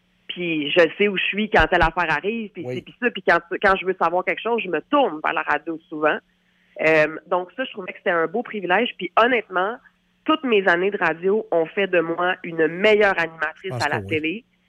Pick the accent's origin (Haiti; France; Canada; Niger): Canada; Montreal, Quebec; Oui, moi, je suis montréalaise, fait que je retournais chez moi à ce moment-là.